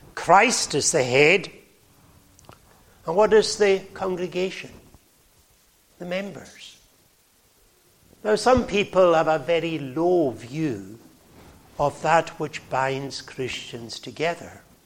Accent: Stornoway, Scotland, United Kingdom; I remember growing up in Stornoway, how different it was from the way it is today.

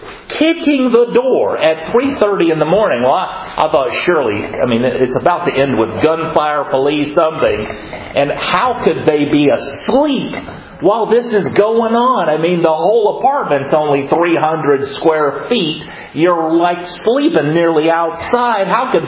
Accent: the South, United States; I'm from the South. We would never do anything like that.

